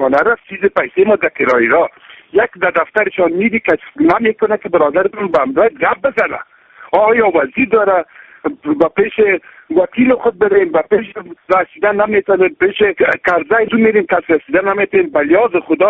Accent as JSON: {"language": "Persian", "region": "Kabul", "country": "Afghanistan", "moved": "yes", "said": "از کابل هستم. 30 سال مهاجر بودیم"}